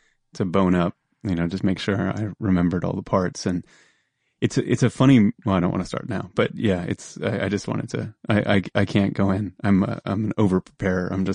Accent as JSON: {"language": "English", "region": "New Jersey", "country": "United States", "tie": "born there", "also_born_or_lived": "North Carolina / South Carolina", "said": "No, I was born in New Jersey, and in the early part of my life, probably the first time I really went to see movies, I was living in North Carolina and South Carolina, in the South."}